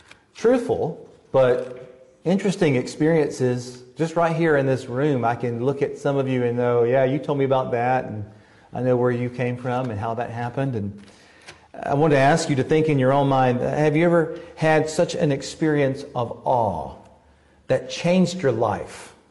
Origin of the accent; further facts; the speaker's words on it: Southern United States, United States; accent: southern; I spell it because my southern accent sometimes butchers the English language